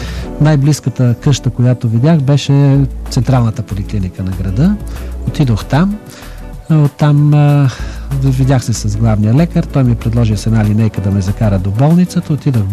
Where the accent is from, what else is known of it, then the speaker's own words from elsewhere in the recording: Sofia, Sofia City, Bulgaria; Аз съм софиянец, по това време в София беше абсурд да остана